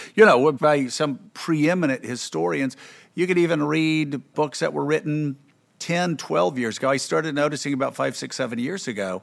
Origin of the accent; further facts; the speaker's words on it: Georgia, United States; Maybe it's because we're from Georgia, and I kept hearing about how that Sherman burned down Atlanta